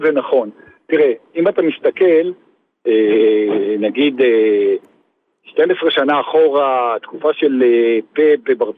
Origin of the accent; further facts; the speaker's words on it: Spain; אצלנו בספרד, באנגליה, בצ'ילה, יש ירידה חריפה ברמת השופטים